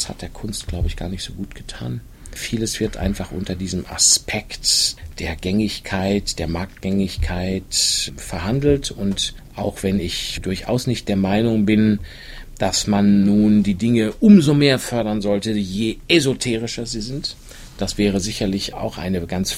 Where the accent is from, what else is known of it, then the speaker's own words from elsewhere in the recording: Dortmund, North Rhine-Westphalia, Germany; moved away; Also aus dem Ruhrgebiet bin ich natürlich sehr lange weg. Ich bin da aufgewachsen und so auf eine etwas kokettierende Weise sehe ich das auch als meine Heimat an, nach wie vor. Aber ich bin jetzt 30 Jahre da weg.